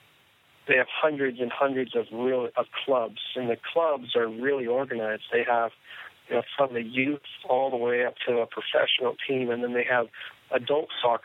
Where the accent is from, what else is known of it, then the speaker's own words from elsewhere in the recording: Seattle, Washington, United States; I grew up in Seattle, and you know, we had the Sounders